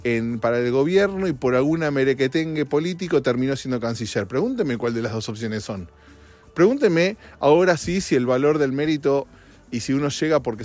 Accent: Argentina; moved away as an adult; país donde yo nací, vivía hasta los 45 años, que se llama Argentina

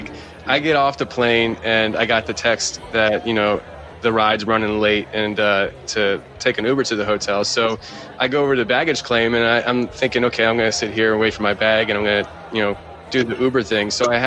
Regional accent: Philadelphia, Pennsylvania, United States; I'm from Philly.

